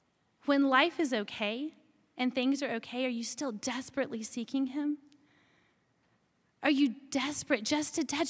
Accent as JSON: {"language": "English", "region": "Alabama", "country": "United States", "said": "I'm from Alabama, and in our house, guests don't do the dishes."}